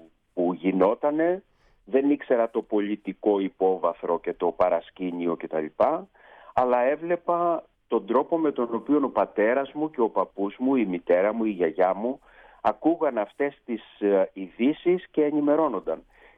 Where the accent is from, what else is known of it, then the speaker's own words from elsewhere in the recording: Central Macedonia, Greece; εγώ επειδή μεγάλωσα στην Χαλκιδική και στην διάρκεια της δικτατορίας ήμουν μικρό παιδί, μαθητής στο δημοτικό σχολείο